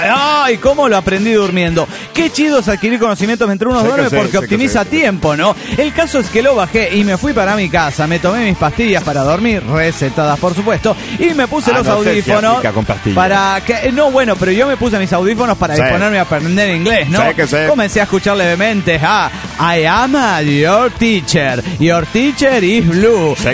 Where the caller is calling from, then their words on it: Los Cabos, Baja California Sur, Mexico; el de Los Cabos, Baja California Sur, México.